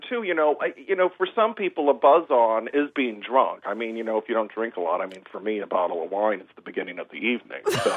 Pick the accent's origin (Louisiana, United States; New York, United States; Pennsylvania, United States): Louisiana, United States; New Orleans; moved away; I grew up in New Orleans. I moved up here 25 years ago, and I still am impressed by this region of the country's dual nature with alcohol.